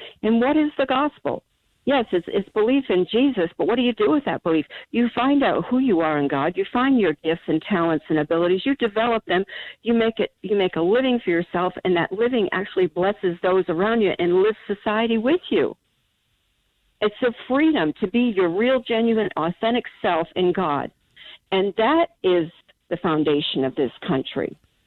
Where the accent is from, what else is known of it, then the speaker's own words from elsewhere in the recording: Massachusetts, United States; I live in the Midwest now, but I grew up in Massachusetts, and I grew up around kids. They're all Catholics.